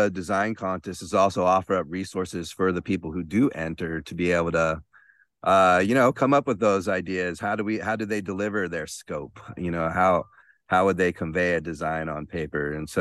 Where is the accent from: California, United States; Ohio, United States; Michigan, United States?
California, United States; Los Angeles; You know, when I grew up in Los Angeles, and I just thought it was full of people who were pretty shallow into Hollywood and all that scene.